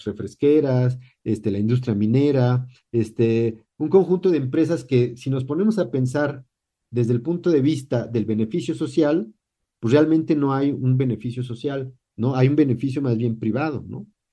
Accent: Mexico; los intereses colectivos que tenemos como mexicanos y mexicanas, ¿no?

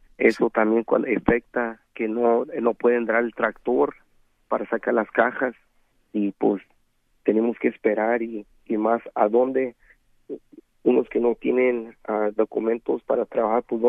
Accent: Oaxaca, Mexico; now in United States; Venimos de Oaxaca para superar, y aquí también pudimos superar, aquí también, que nunca se olvide de dónde somos, los raíces de mero Oaxaca.

